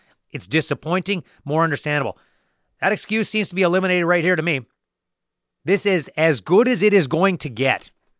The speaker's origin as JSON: {"language": "English", "town": "Kamloops", "region": "British Columbia", "country": "Canada", "tie": "born or raised there", "said": "growing up in Kamloops, BC, that a guy from my hometown would find a way to play in the best basketball league on the planet"}